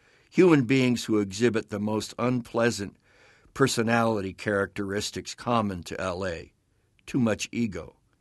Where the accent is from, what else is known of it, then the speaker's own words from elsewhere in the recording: Malibu, California, United States; I grew up in Malibu, but Malibu wasn't Malibu. And when I grew up there, it was, a beach town.